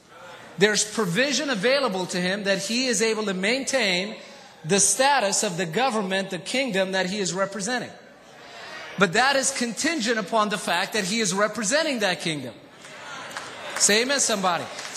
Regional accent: Ethiopia; now in United States; You know, I'm from Ethiopia, you know

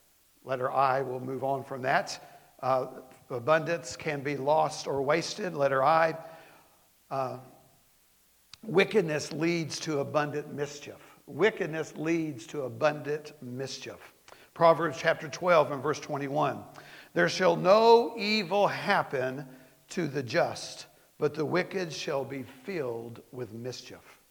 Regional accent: Florida, United States; I remember one time that growing up in Florida, our dog really thought he wanted to catch that skunk until he did.

